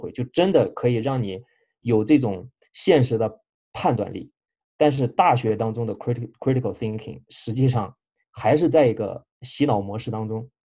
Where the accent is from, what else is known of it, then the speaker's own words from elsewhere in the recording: China; 因为他是美国人，我们是中国人。